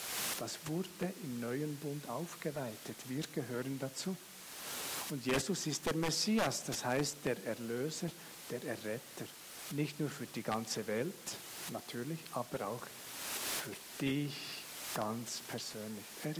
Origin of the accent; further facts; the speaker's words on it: Switzerland; Denn die Schweiz, als Schweizer konnte man damals nicht einfach nach Großbritannien so schnell eine Arbeit bekommen.